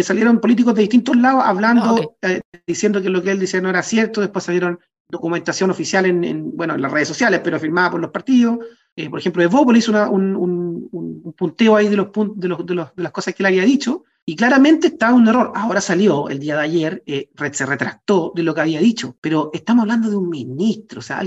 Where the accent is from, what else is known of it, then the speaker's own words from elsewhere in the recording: Chile; Entonces, lo que nosotros estamos esperando como chilenos